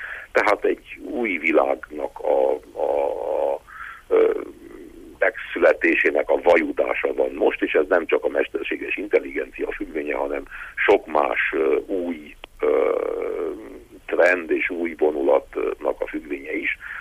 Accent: Transylvania, Romania; amikor azt látom otthon Erdélyben

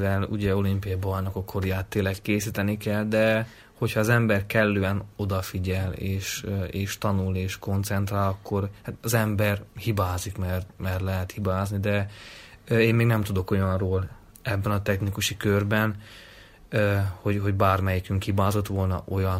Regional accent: Miercurea Ciuc, Harghita, Romania; moved away as an adult; mivel Csíkszerában születtem és éltem 22 évig, ezért szokva vagyok és nem fázok.

